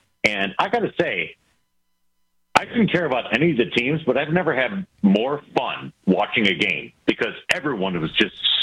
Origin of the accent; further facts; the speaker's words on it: Chicago, Illinois, United States; I've been a Bear fan my whole life. I was born and raised in Chicago originally